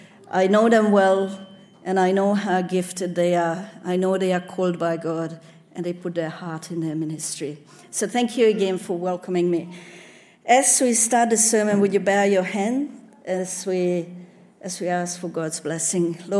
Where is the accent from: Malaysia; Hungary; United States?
Hungary; English is a second language; I wasn't born here. I come from Hungary, born under communism.